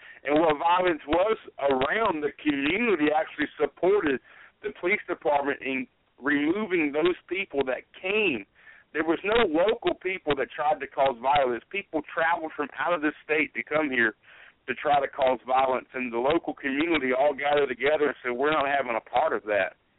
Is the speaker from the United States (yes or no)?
yes; Georgetown, South Carolina, United States; We're from South Carolina. We're actually from Georgetown, which is about 45 minutes south of Myrtle Beach.